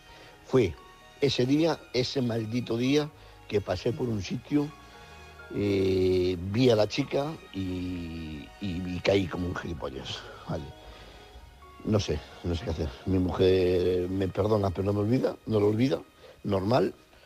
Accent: Madrid, Community of Madrid, Spain; Soy de Madrid y me gustaría haceros un comentario.

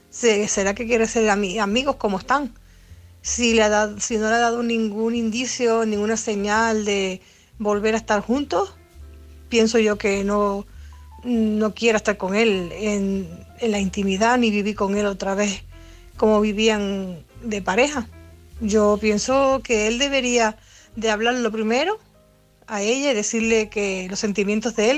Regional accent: A Coruña, Galicia, Spain; de Coruña.

